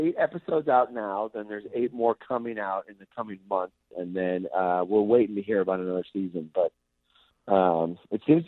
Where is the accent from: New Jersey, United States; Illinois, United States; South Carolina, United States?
Illinois, United States; St. Charles; moved away as an adult; now in Los Angeles, United States; No, I'm from St. Charles. I moved to L.A., so I've been in L.A. for 8 years.